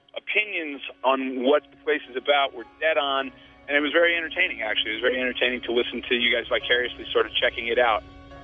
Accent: Syracuse, New York, United States; I'm from Syracuse, New York, and I'm actually on a road trip here driving down into Raleigh, North Carolina

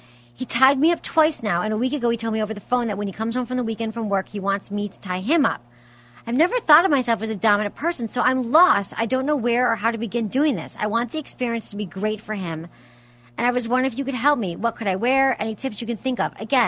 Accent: Michigan, United States; I know you're in Wisconsin. I'm from Michigan.

